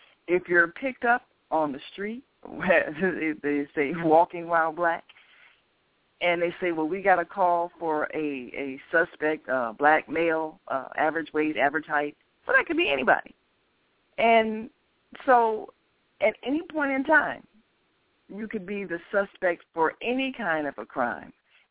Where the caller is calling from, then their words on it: Chicago, Illinois, United States; Of course, we're calling from Chicago, but we know that this is happening all across the country.